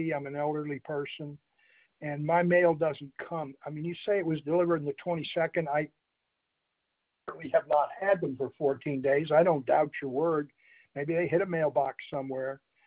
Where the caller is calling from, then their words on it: St. Petersburg, Florida, United States; I'm calling from Florida, St. Petersburg.